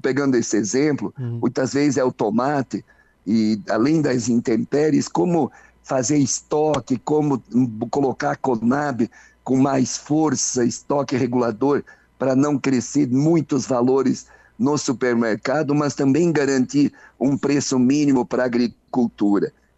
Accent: Santa Catarina, Brazil; E como catarinense, primeiro agradecer ao povo de Santa Catarina

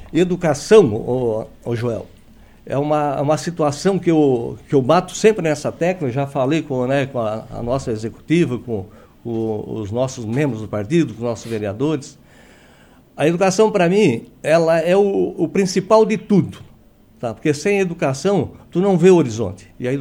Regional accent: Morro da Fumaça, Santa Catarina, Brazil; eu sou de Morro da Fumaça, nasci em Morro da Fumaça, então … tá? Nascido em Morro da Fumaça

